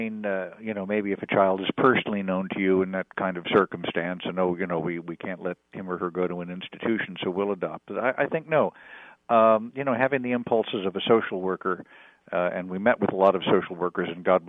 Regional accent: Chicago, Illinois, United States; I'm from Chicago, as you know, and I have no problem with putting a little cash in an envelope to help things along.

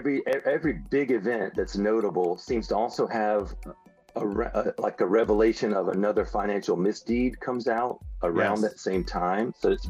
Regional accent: Aiken, South Carolina, United States; I'm from Aiken, South Carolina originally

